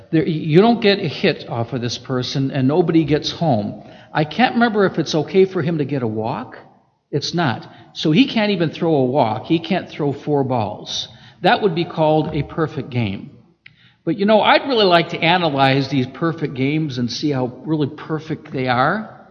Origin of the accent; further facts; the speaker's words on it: Michigan, United States; although I was from Michigan, and there's plenty of water and plenty of ice there as well.